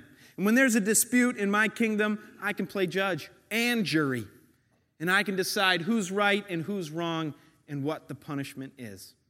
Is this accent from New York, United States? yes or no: yes; New York, United States; When we look at city, we go, okay, New York, right? I'm a New Yorker.